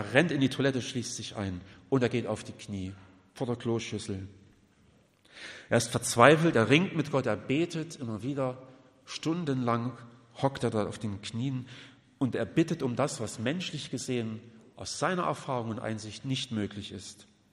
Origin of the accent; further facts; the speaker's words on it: Schwedt, Brandenburg, Germany; Ich bin ja in Schweden an der Oder groß geworden, da fließt in der Entfernung die Oder vorbei